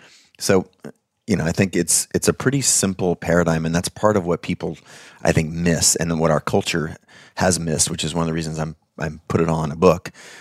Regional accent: United States; born there; To be crystal clear, I'm white. I'm male. I was born in America.

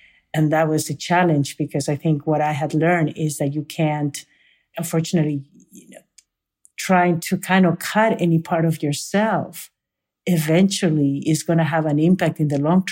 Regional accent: Peru; from Peru.

